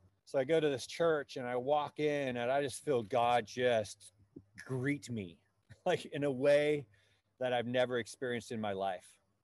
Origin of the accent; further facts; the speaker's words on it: Redwood City, California, United States; my parents allowed me to stay in the room that I grew up in Redwood City.